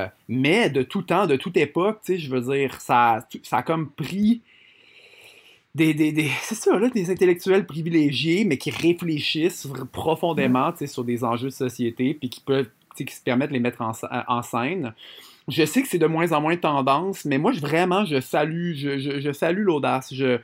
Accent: Quebec, Canada; moi, comme tu dis, je suis un Québécois

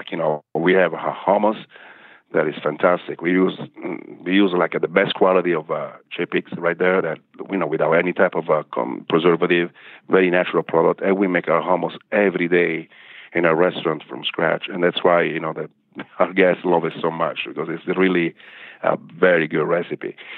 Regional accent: Italy; English is a second language; because I'm originally from the Mediterranean area, I'm Italian, and all those countries around the Mediterranean, we are so lucky

